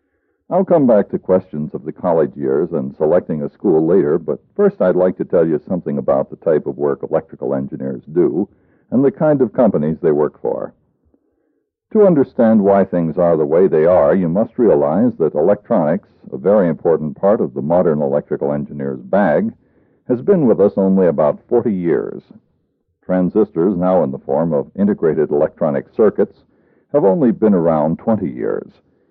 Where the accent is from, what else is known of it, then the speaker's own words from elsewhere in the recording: Virginia, United States; a freshman chemistry professor who made some unpleasant remarks about my home state of Virginia.